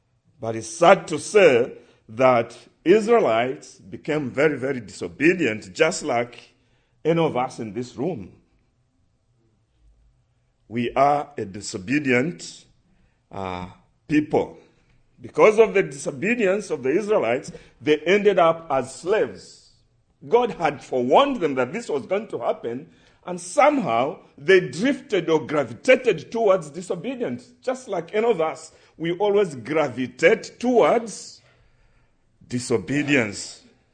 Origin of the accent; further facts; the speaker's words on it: Zambia; I'm coming from Zambia as a national worker.